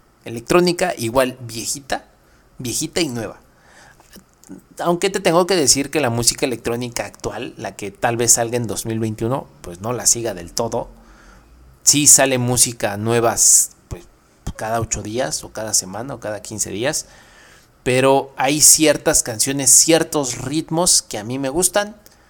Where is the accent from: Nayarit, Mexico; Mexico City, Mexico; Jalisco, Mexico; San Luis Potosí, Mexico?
Mexico City, Mexico; Yo soy de la Ciudad de México, de Iztapalapa, y pues tú sabes … con Iztapalapa para el mundo, y pues es así, yo también, de Iztapalapa para el mundo.